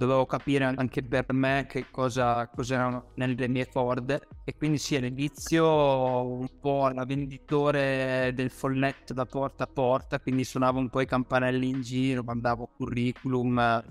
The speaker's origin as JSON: {"language": "Italian", "town": "Reggio Emilia", "region": "Emilia-Romagna", "country": "Italy", "accent": "Emilian", "said": "Non so se si sente dall'accento, se è molto pronunciata, ma sono emiliano, di Reggio Emilia."}